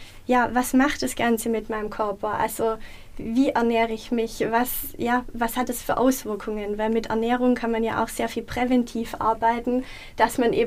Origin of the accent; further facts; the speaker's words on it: Abtsgmünd, Baden-Württemberg, Germany; Also ich komme aus Abtsgmünd, das ist in der Nähe von Aalen, eine kleine Gemeinde. Habe in Stuttgart, in Hohenheim, an der Uni Hohenheim Ernährungswissenschaften studiert